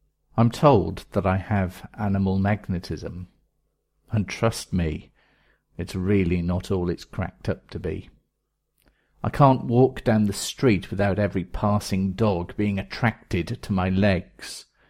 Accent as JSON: {"language": "English", "country": "United Kingdom", "said": "And I do think maybe I should say something about Brexit, being a Brit myself"}